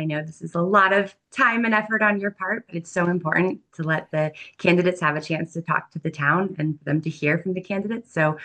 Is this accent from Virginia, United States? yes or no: yes; Virginia, United States; moved away as an adult; now in Franklin, United States; So I am not a native New Englander. I am originally from Virginia, but we moved to Franklin in January of 2019.